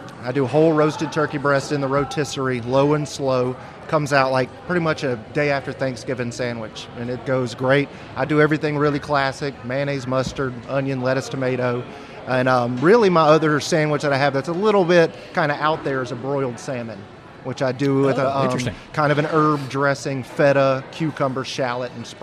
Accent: West Monroe, Louisiana, United States; I started when I was about 15, small family place up in my hometown of West Monroe

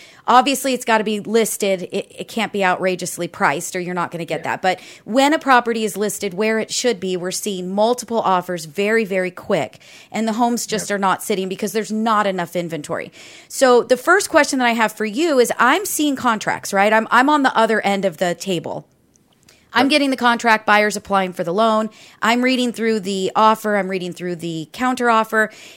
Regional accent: Midwest, United States; now in California, United States; I guess I'm from the Midwest originally, but I'm definitely a Cali girl, and I'm not leaving anytime soon.

